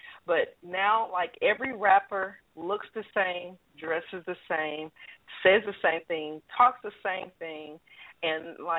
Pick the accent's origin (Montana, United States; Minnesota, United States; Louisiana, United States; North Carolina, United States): Louisiana, United States; Forest; I'm from Forest, Louisiana. I'm from the Gulf Coast.